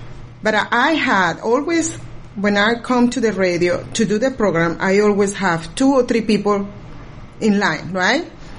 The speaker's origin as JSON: {"language": "English", "country": "United States", "said": "And we as an American, we don't understand in the fully meaning"}